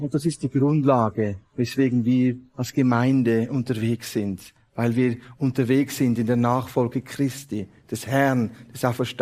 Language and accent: German; Bern, Switzerland; Ich komme aus dem Kanton Bern, der Nähe von Thun.